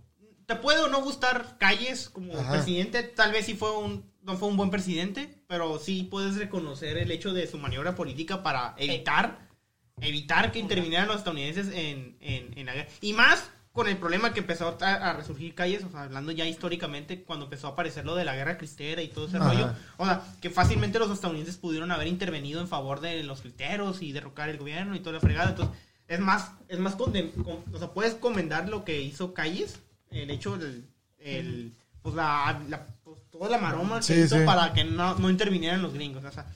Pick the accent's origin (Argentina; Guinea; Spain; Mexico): Spain; los españoles no somos ricos